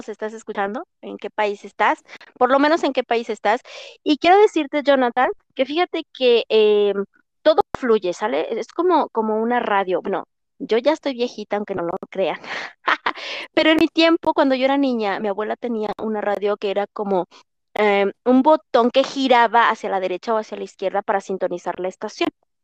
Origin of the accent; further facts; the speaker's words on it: Mexico; a veces yo digo palabras muy mexicanas porque soy de México.